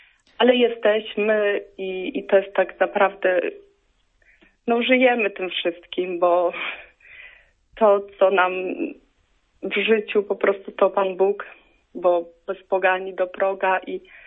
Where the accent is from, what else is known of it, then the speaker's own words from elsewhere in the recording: Lesser Poland, Poland; now in Nowy Sącz, Poland; do mojej miejscowości, skąd pochodzę, od Muszyny, także teraz mieszkam w Nowym Sączu